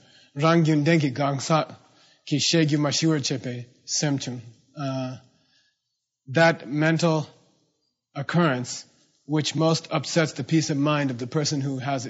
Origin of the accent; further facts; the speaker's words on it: Arizona, United States; And I grew up in Arizona, and there were these guys with cowboy boots and cowboy hats.